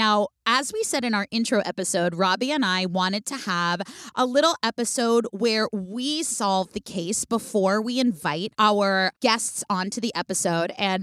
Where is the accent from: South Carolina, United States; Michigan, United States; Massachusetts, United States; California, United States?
California, United States; I was in San Francisco. I'm from the Bay Area.